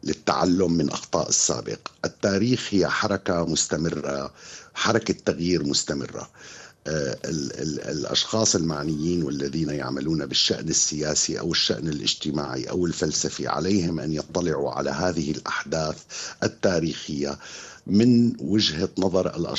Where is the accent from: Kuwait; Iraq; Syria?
Syria; لأنه أنا أصلي سوري